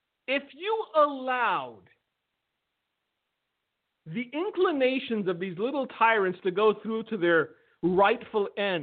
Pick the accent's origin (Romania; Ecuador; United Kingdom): Romania; English is a second language; in my early years, I grew up in a communist country. I grew up in Romania